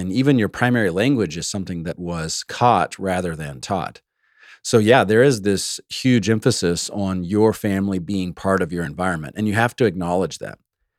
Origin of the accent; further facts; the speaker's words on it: Savannah, Georgia, United States; And I'm from the South. And yes, I am from Savannah, Georgia, some of you make fun of me for.